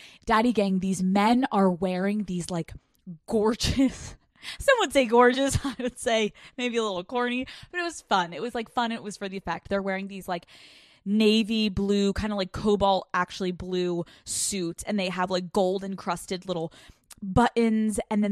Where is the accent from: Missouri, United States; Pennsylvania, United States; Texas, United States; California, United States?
Pennsylvania, United States; Growing up on the East Coast, I was constantly getting on trains to go into New York City, to go to Boston. There's Amtrak, there's New Jersey Transit. Like, I was constantly on trains. Every time I wanted to go into New York City from Pennsylvania with my family